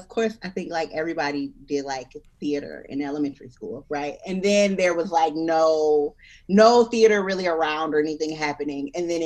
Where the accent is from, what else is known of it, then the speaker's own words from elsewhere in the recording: Detroit, Michigan, United States; now in Austin, United States; I'm from Detroit. It's still very difficult for me to say I'm from Austin. Like when I introduce myself, I'll be like, I'm living in Austin, but I'm from Detroit.